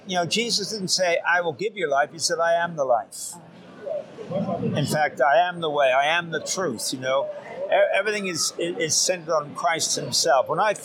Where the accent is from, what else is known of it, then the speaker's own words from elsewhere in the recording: United Kingdom; now in Toronto, Canada; I'm British, but I've lived in Toronto for the last 21 years.